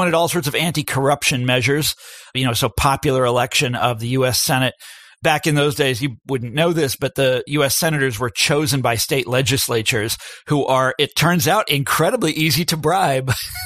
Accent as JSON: {"language": "English", "region": "Kansas", "country": "United States", "tie": "born or raised there", "said": "So in my home state of Kansas, which is where they first rolled out this plan to go into politics, they succeeded."}